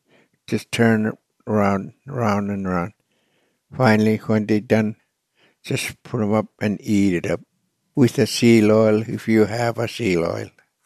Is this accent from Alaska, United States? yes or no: yes; Alaska, United States; I come from originally from Nunavik Island, the place Macquarieck. Nunavik Island is big as a 75-mile wide, long, and 55 wide.